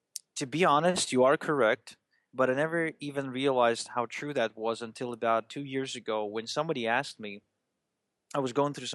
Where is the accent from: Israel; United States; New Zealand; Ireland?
Israel; when I was growing up in Israel